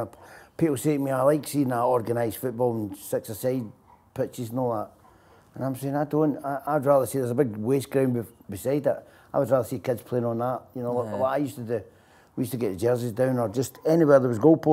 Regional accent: Milton, United Kingdom; I enjoyed growing up in Milton. There was no money. My parents didn't have any money, but, you know, I had a lot of love and it kept me right.

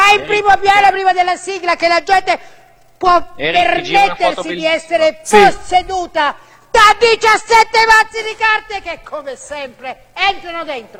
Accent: Rome, Lazio, Italy; perché io sono romana e vengo qui a fare dirette.

